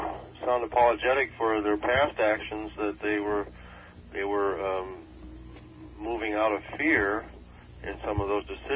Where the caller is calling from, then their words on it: Santa Monica, California, United States; Santa Monica.